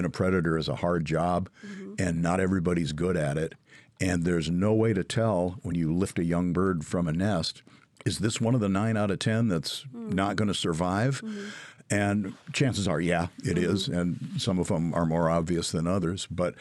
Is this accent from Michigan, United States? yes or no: no; Minnesota, United States; I grew up in Minnesota.